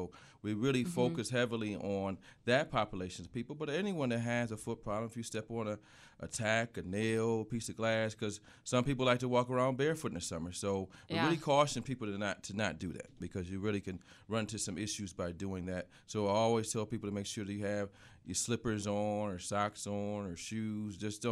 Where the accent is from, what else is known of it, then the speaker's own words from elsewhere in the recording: Buffalo, New York, United States; I came back to Buffalo, and I've been here and blessed, and I'm from Buffalo, so that was the other reason why.